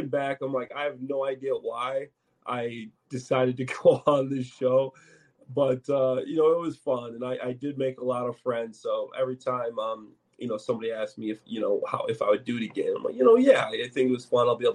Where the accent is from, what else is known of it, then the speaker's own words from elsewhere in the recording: Chicago, Illinois, United States; And being a Chicagoan, it's something that I love to do.